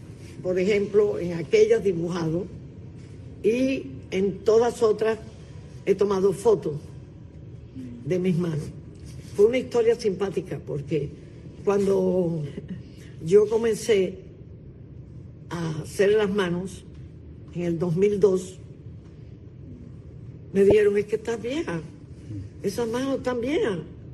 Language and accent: Spanish; Cuba; moved away; also born or lived in Madrid; Yo estaba viviendo en Madrid. Yo salí de Cuba para Madrid. Y estaba viviendo en Madrid.